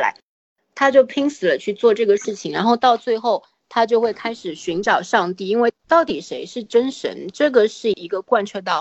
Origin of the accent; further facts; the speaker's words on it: China; 那么我们中国人可能就很难理解